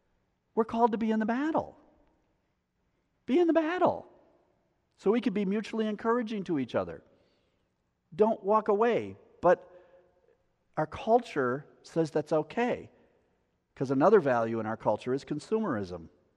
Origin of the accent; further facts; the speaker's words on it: United States; And I'm an American, and I applaud them.